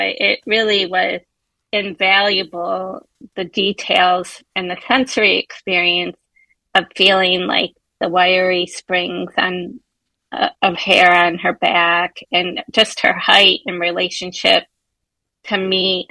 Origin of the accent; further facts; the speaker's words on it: Detroit, Michigan, United States; I'm originally from Detroit, and I am writing a book set in Detroit during World War II.